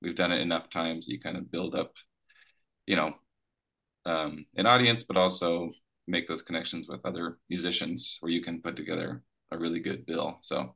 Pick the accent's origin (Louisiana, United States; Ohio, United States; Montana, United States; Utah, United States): Montana, United States; Whitefish; It was funny because it was hometown, but definitely a different crowd than I grew up with in Whitefish.